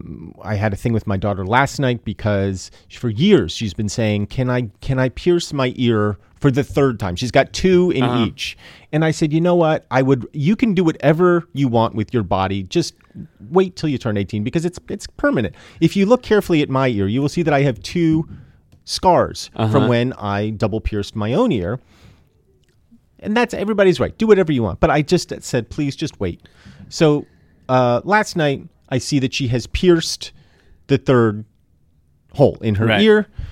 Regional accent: Redding, Connecticut, United States; Because my hometown of Reading, Connecticut, in the wilds of Connecticut, was the final

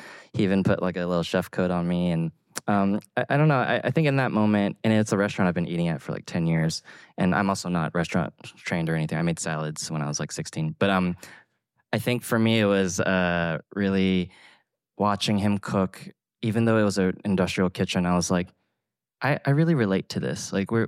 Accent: Atlanta, Georgia, United States; writing a book that for me was supposed to just be a genesis book about my culinary life as a kid growing up in Atlanta

